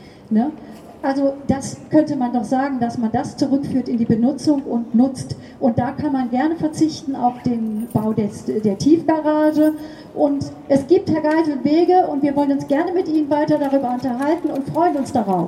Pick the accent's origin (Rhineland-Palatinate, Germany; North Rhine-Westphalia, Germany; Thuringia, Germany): North Rhine-Westphalia, Germany; ich bin groß geworden im Sauerland auf einem großen Hof.